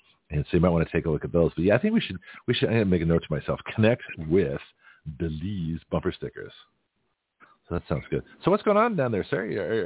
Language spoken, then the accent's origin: English; Canada; part of the British Commonwealth, to which I was a part by birth, being Canadian.